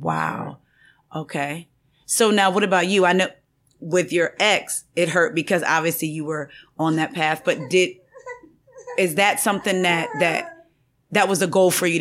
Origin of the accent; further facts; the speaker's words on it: New Jersey, United States; I'm from Jersey, so.